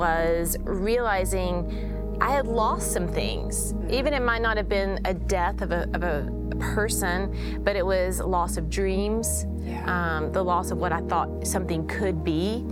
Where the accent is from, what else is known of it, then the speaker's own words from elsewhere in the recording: Tennessee, United States; also born or lived in Atlanta area; we had just moved from the Atlanta area to my hometown in Tennessee, and we had went from like city living to country living